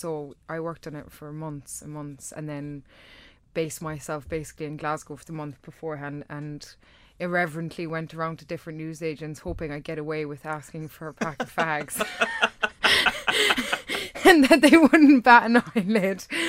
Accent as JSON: {"language": "English", "country": "Ireland", "said": "It's funny because I hardly ever use my own accent. Like, I think I've only used it once in a play. And yeah, a lot of people think I'm either very English or very something else. And then they meet me and they're like, \"Oh my God, you're very Irish.\""}